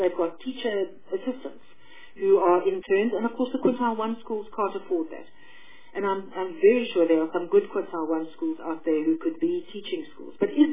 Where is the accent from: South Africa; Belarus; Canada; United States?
South Africa; Eastern Cape; I come from the Eastern Cape, and like the Northern Cape, like the Western Cape, we have a very high level of Afrikaans-speaking learners.